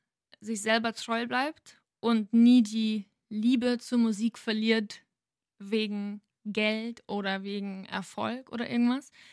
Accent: Bavaria, Germany; born or raised there

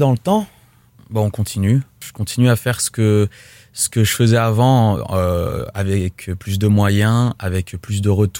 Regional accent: French Guiana, France; born there; also born or lived in Nîmes / Île-de-France; Je suis né en Guyane. Après, je suis pas resté très longtemps

